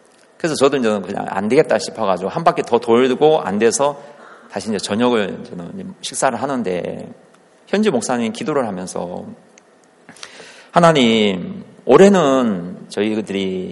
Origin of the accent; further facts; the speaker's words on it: South Korea; 저는 한국에서 온 목사라고